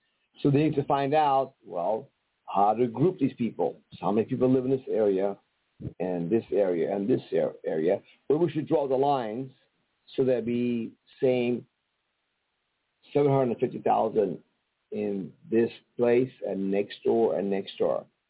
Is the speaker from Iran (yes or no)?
yes; Iran; first language Persian; English is a second language; I'm from Iran. This is not my first language, English. My first language is Persian.